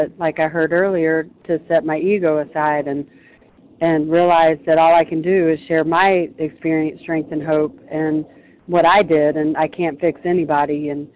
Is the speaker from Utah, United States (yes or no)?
no; Las Vegas, Nevada, United States; I'm from Las Vegas, Compulsive Overeating.